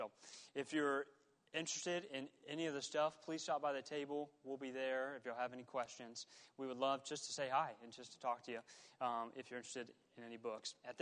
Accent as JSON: {"language": "English", "town": "Fort Worth", "region": "Texas", "country": "United States", "said": "So first of all … I am originally from Fort Worth, Texas. This is my wife. She's from Indiana."}